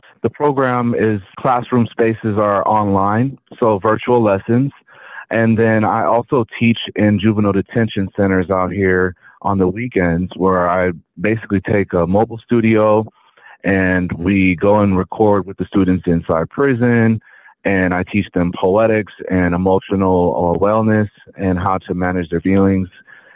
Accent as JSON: {"language": "English", "region": "California", "country": "United States", "said": "because I'm from Southern Cali, where there's a lot of music culture."}